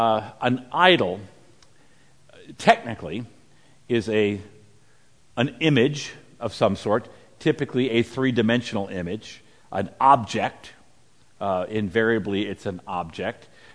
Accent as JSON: {"language": "English", "town": "Washington", "region": "District of Columbia", "country": "United States", "said": "But then again, I'm from Washington, D.C."}